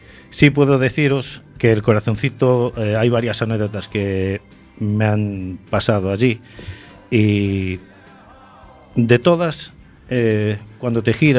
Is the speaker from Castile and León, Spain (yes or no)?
no; A Coruña, Galicia, Spain; de hecho soy de aquí, soy de La Coruña